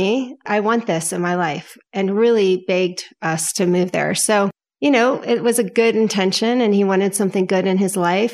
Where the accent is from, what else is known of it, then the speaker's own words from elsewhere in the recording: Potomac, Maryland, United States; now in California, United States; No, I am from Potomac, Maryland, wow. Born and raised.